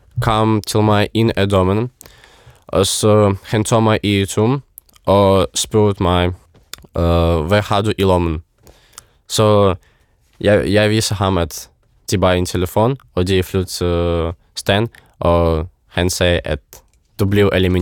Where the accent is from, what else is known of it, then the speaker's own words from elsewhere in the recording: Ukraine; Danish is a second language; now in Denmark; jeg er bare skakspiller fra Ukraine